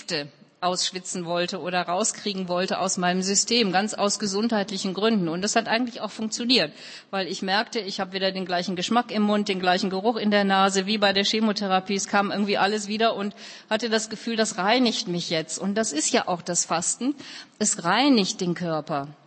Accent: Duisburg, North Rhine-Westphalia, Germany; Jetzt komme ich aus Duisburg, aus dem Ruhrpott

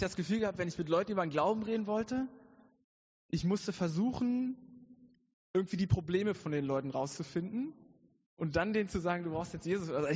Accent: Brandenburg, Germany; ich komme aus Brandenburg.

